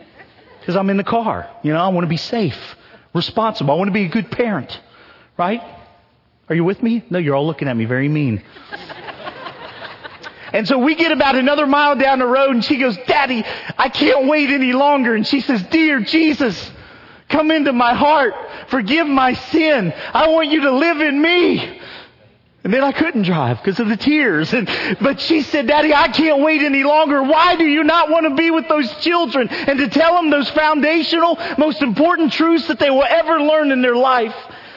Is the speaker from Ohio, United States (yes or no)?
yes; Ohio, United States; I'm from Ohio.